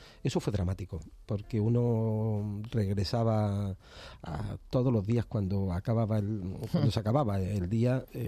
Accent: Córdoba, Andalusia, Spain; now in Jerez, Spain; Aunque soy cordobés, llevo 13 años viviendo en Jerez. Y digo muchas veces que ejerzo de jerezano.

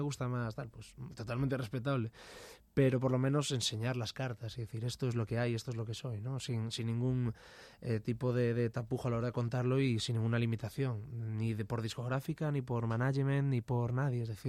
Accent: Galicia, Spain; tampoco es que viniera yo de otro universo. Vengo de Galicia y gente hay.

